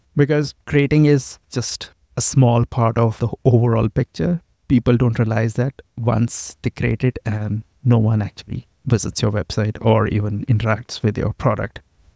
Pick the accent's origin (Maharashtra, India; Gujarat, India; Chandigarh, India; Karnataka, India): Chandigarh, India; Okay, I'm from India, a place called Chandigarh, which is like 6-hour drive from the capital, New Delhi, North India.